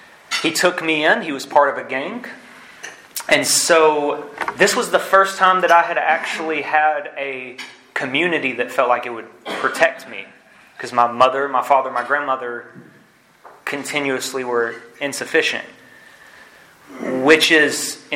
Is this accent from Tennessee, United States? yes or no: yes; Chattanooga, Tennessee, United States; I can't tell you I was raised in Hickson. I can't tell you I was raised in St. Elmo. I can tell you I was raised in Chattanooga.